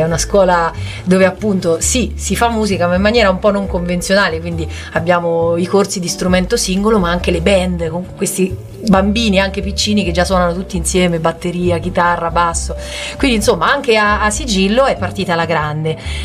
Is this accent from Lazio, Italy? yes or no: no; Gubbio, Umbria, Italy; siamo cubini, siamo di Gubbio.